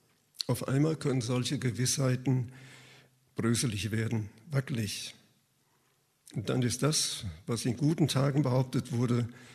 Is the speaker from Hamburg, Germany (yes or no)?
no; Frankfurt, Hesse, Germany; Also ich habe das mal als Kind gelernt, es wurde mir gesagt, wir hatten bei uns in Frankfurt da in der Nähe einen Platz